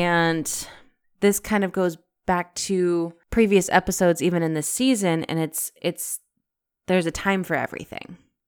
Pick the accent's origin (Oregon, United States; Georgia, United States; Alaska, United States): Alaska, United States; I'm from Alaska, like born and bred, raised, the whole deal.